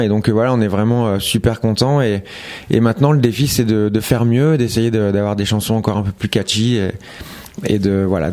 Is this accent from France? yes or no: yes; France; je chante en français parce que bah voilà, je suis français, je suis fier de mes origines